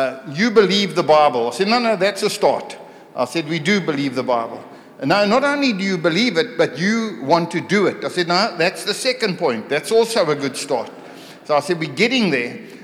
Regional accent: South Africa; accent: South African; who, about by the last session, understood my South African accent.

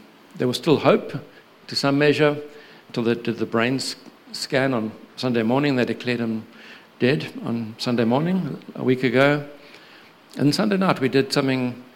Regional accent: Durban, KwaZulu-Natal, South Africa; We're from Durban originally, and only been in two churches in 44 years, one in Durban, one in Cape Town.

